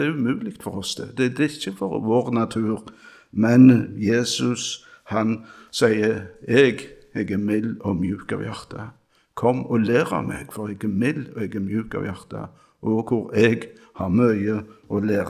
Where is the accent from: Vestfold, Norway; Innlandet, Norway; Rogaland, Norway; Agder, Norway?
Rogaland, Norway; Randaberg; og hjemme på Randaberg, min ungdom